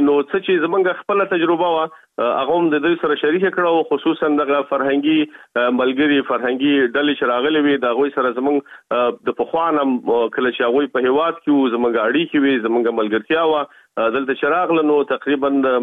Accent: Kabul, Afghanistan; moved away; په افغانستان کې خو په کابل کې مونږ اوسېدلو، او هلته زما اوبر دومره نه و.

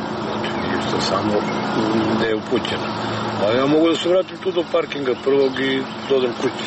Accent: Niš, Southern and Eastern Serbia, Serbia; Ja sam iz Niša, ovdje sam jutros od pola šest.

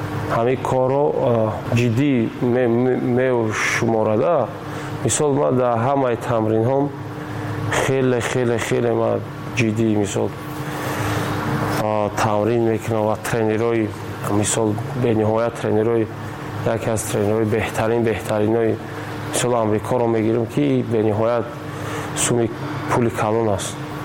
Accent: Tajikistan; من تاجیکم، … من در همه جا گفتم که … من تاجیکم

